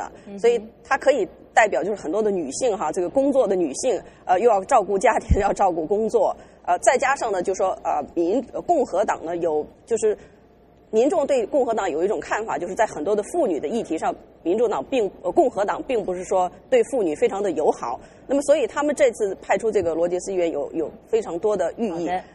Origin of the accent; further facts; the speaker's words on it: United States; 涉及到都是我们美国人所说的这个 pocketbook